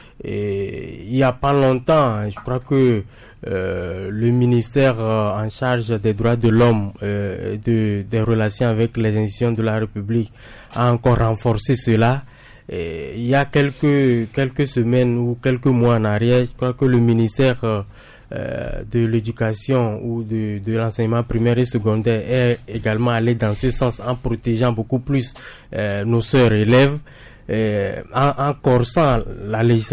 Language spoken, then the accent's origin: French; Togo; si je peux me réjouir naturellement en tant que Togolais